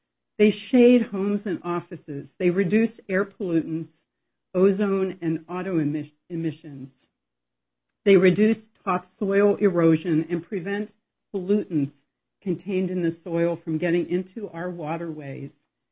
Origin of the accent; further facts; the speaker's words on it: Indianola, United States; from Indianola.